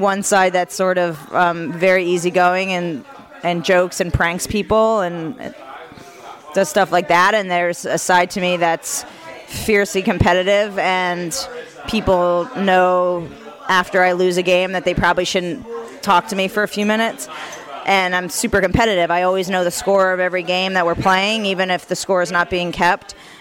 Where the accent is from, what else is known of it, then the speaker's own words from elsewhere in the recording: New Jersey, United States; When I was a young player growing up in New Jersey, Kelly Smith was sort of playing in that area as well